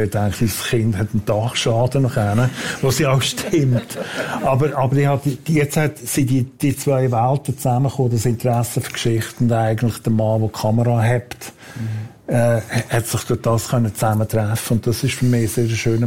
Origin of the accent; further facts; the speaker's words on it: Switzerland; als Schweizer, wenn man jemals in ein Kriegsgebiet kommt